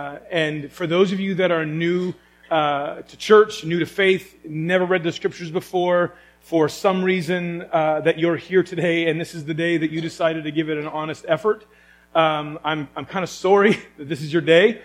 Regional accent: Moncton, New Brunswick, Canada; now in Prince Edward Island, Canada; whether we're from Prince Edward Island or from away, which I am from Moncton, which even that close proximity, I'm still from away, even though my kids are not from away.

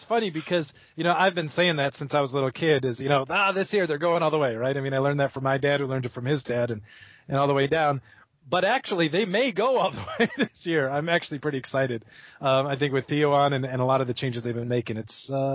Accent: St. Charles, Illinois, United States; I grew up outside of Chicago in the western suburbs, St. Charles, Illinois.

